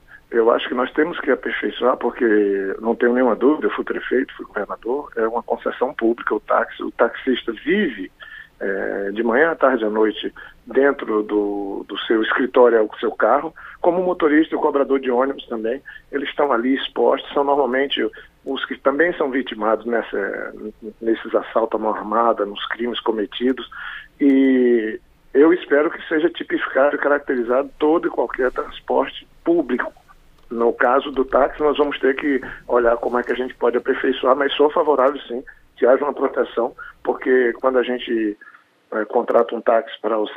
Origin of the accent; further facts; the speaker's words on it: Acre, Brazil; Eu sou do estado do Acre